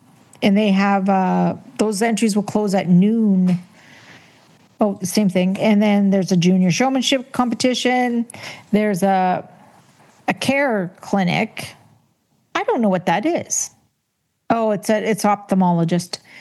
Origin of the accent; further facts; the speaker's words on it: Canada; Regina, because we're Canadian, we say Regina.